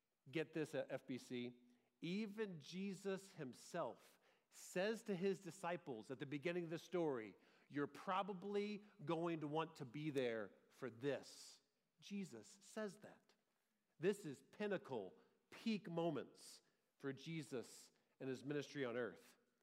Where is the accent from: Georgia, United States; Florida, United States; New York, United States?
Georgia, United States; Growing up in Georgia, I remember one of my first professional football games I got to attend in Atlanta.